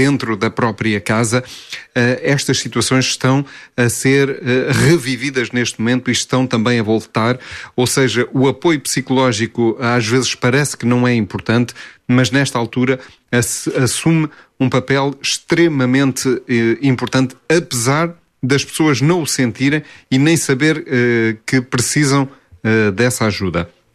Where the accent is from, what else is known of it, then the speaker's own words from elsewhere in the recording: Marinha Grande, Centro, Portugal; Eu sou da Marinha Grande, nascido na Marinha Grande